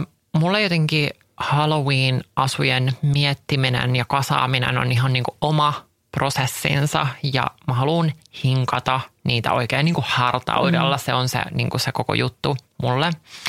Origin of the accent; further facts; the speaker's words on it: Nummela, Uusimaa, Finland; kerran kierrättiin Nummelassa, mistä mä oon siis kotoisin